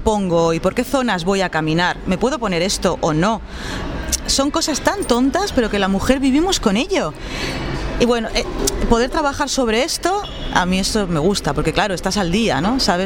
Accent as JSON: {"language": "Spanish", "region": "Basque Country", "country": "Spain", "said": "En el País Vasco, por ejemplo, que es de donde yo soy"}